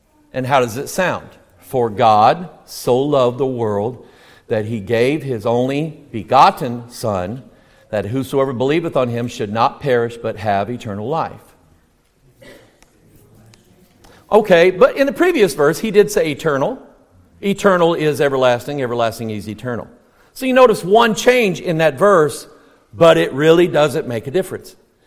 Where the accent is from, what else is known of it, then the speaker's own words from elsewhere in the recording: Arkansas, United States; moved away; They think I have an accent. I lost my accent when I left Arkansas.